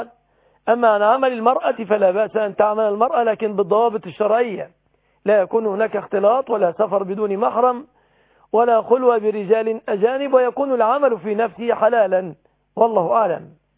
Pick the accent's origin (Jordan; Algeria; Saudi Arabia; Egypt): Egypt; بلادنا مصر